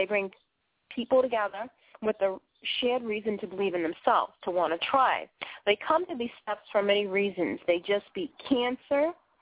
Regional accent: Boston, Massachusetts, United States; listen to the way I sound. I'm a Bostonian. I talk kind of funny sometimes.

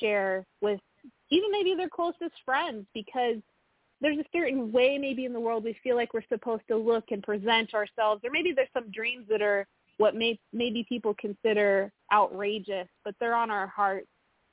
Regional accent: Midwest, United States; So I grew up in the Midwest in a little town of 5,000 people.

